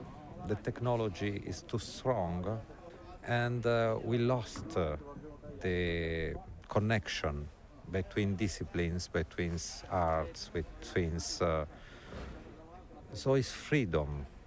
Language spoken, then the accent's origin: English; Trento, Trentino-Alto Adige, Italy; English is a second language; I'm from Trento. It's very close here.